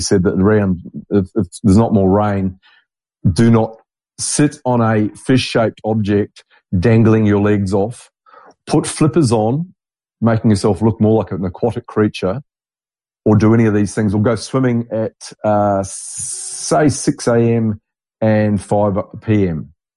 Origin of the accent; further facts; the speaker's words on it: New Zealand; now in Australia; And where I grew up in New Zealand was also, by coincidence, a grey nurse breeding ground. And I live in a grey nurse breeding ground in the mid-north coast of Australia.